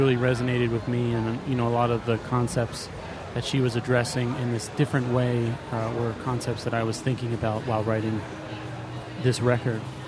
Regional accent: Philadelphia, Pennsylvania, United States; now in New York City, United States; I live in New York City. I've been living there for a while, but originally Philadelphia.

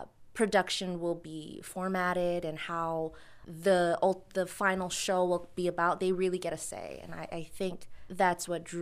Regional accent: Honolulu, Hawaii, United States; I'm a senior at Michigan State University. I'm a theater major, and I'm from Honolulu, Hawaii.

